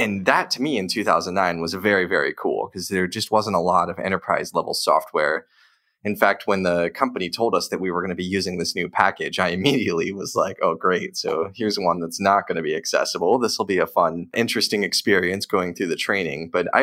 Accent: Indianapolis, Indiana, United States; And I'm from Indianapolis.

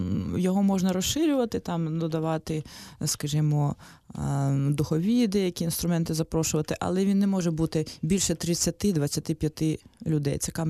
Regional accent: Kyiv, Ukraine; я киянка, у третьому поколінні киянка, і це моє місто, тут народилися мої батьки, діди, баби, і це просто таке рідне для мене середовище. Мені дуже приємно, що я повернулась сюди

